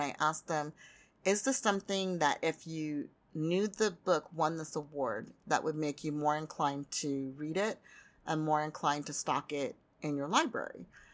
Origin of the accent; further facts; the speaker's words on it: United States; And I think for me as an American, I was really focused on getting awards from American publishing awards